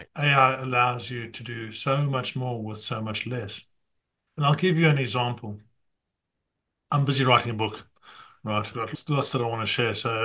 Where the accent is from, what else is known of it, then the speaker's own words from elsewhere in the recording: Zimbabwe; born there; also born or lived in South Africa; from when I was born in Zimbabwe or how I traveled into South Africa